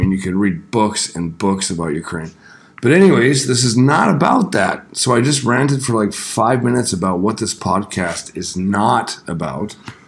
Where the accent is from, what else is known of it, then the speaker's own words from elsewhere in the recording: Western Canada, Canada; I was born in Eastern Canada, but I grew up in Western Canada, and Western Canada has a large Eastern European influence. So there's a lot of Ukrainian